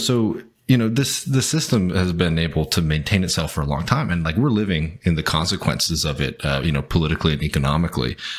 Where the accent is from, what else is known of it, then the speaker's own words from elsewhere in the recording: Texas, United States; also born or lived in South Carolina; I'm from Texas, but I went to high school in South Carolina